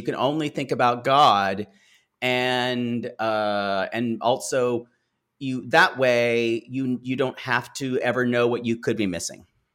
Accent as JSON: {"language": "English", "region": "the South", "country": "United States", "tie": "born or raised there", "said": "I grew up Methodist, but around a lot of Baptist churches growing up in the South."}